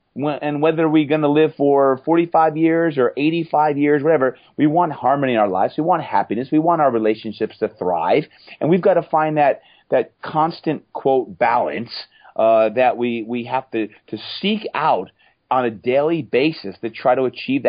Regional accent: New Jersey, United States; I grew up in New Jersey, and I always wanted to be a pro athlete.

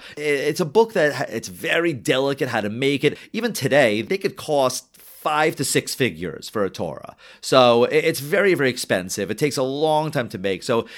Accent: United States; When people ask me, when I say I'm from America, they will quickly ask if I know somebody in a neighboring city to New York.

